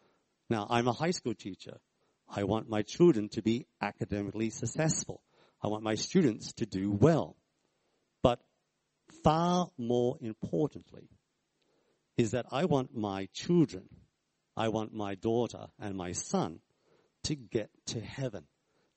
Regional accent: Australia; I come from Australia

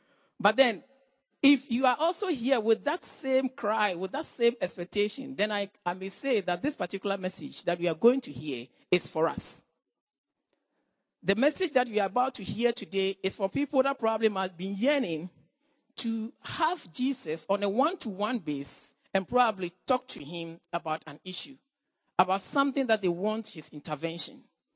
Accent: Ghana; I'm a Ghanaian. I'm from Ghana.

